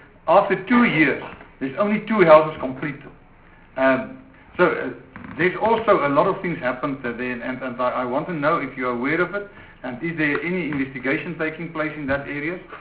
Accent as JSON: {"language": "English", "region": "North West", "country": "South Africa", "said": "I'm from the Northwest Province, as I said earlier on."}